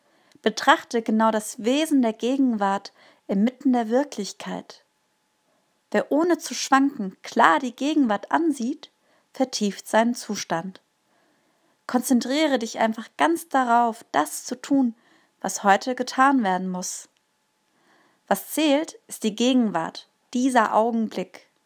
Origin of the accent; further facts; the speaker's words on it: Kassel, Hesse, Germany; ich komme aus Kassel